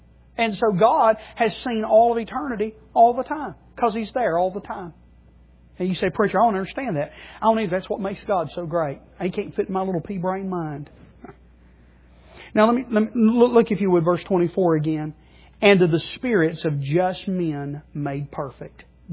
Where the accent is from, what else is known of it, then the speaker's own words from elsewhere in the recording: United States; Now, I'm a citizen of America. I'm an American-born citizen. I'm thankful for that.